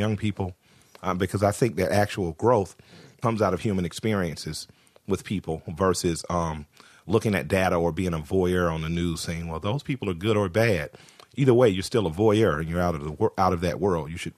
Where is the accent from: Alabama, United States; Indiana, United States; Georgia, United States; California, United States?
Georgia, United States; Atlanta; I'm from Atlanta, the capital of the strip club